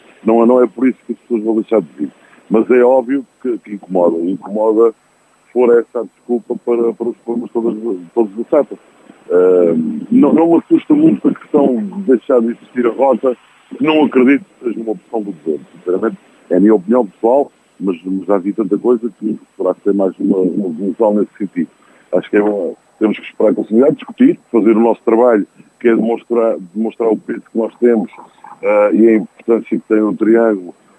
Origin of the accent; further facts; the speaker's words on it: Azores, Portugal; preocupa-nos a todos como açorianos